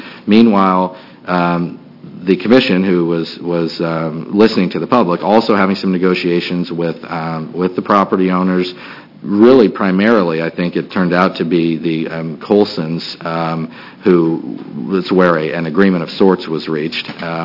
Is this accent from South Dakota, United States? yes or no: no; Oregon, United States; I grew up in Coos County, and the beach, the public beaches